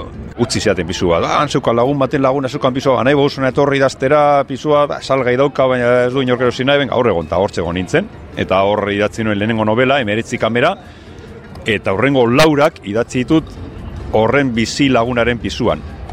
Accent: Basauri, Basque Country, Spain; also born or lived in Bilbao; nahiz eta ni jaio Bilbon jaio nintzen. Eta, izatez basoritar naz, baina dago basori dago hortik 6 kilometrora.

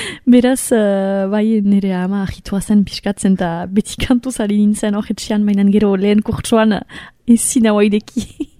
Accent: Saint-Pée-sur-Nivelle, Nouvelle-Aquitaine, France; Senperetik heldu naiz, eta kantaria naiz.

